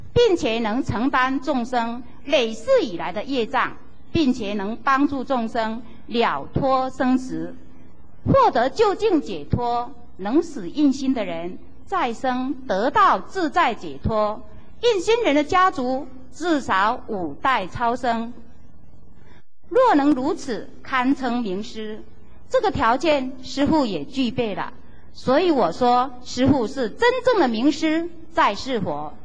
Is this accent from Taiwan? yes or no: yes; Taiwan; 这是我们台湾人的福报。